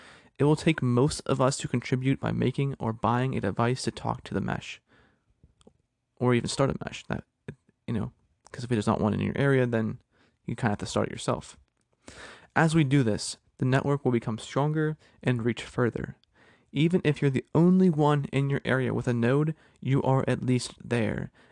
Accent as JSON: {"language": "English", "region": "Pennsylvania", "country": "United States", "said": "In my home state of Pennsylvania, there's a nonprofit called MetaMesh."}